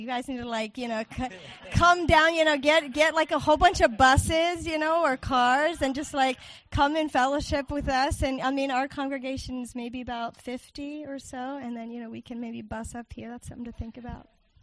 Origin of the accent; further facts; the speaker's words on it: Haiti; now in United States; we've lived in the United States for about 4 years. We moved here from Haiti. I grew up there, and that's where I met him.